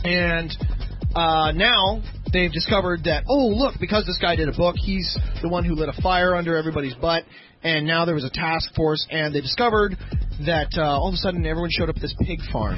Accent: Latvia; English is a second language; because I'm non-English-speaking country. Well, we make funny anyway, but that's okay. Actually, I'm from Latvia, Europe.

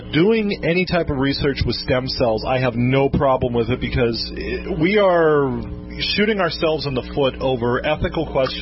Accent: Ireland; Gee, Sean, I'm Irish. I've never thought that before.

